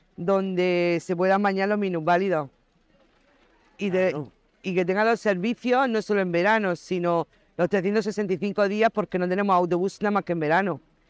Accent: Galifa, Region of Murcia, Spain; De Galifa, soy de Galifa.

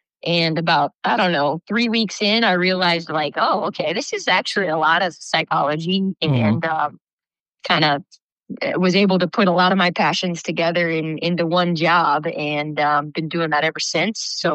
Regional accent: Edgar, Nebraska, United States; Well, I grew up in South Central Nebraska, Edgar, Nebraska, tiny town, part of the Sandy Creek, Consolidated School District.

